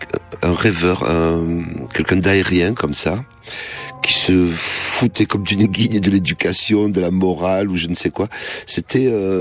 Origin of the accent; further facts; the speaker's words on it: New York City, New York, United States; Moi, je viens de du Bronx.